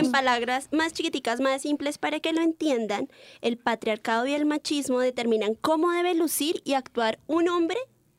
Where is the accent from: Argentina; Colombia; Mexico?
Colombia; Bogotá; Bogotana, Rolita.